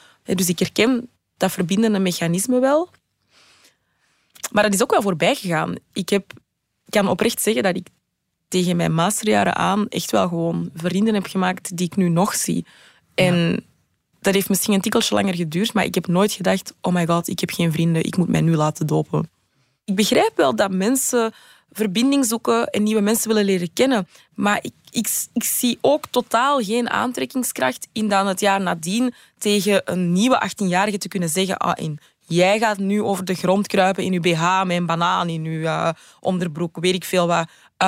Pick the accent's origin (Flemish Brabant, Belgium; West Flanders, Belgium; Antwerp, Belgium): Antwerp, Belgium; Ik studeerde in mijn thuisstad Antwerpen.